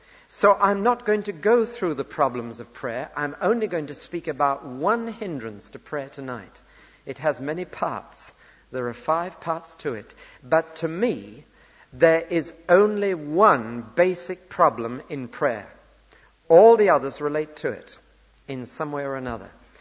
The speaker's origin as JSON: {"language": "English", "region": "North East England", "country": "United Kingdom", "tie": "born or raised there", "said": "when he used to play rugby in the Northeast. He was, you know, the folk hero of my hometown."}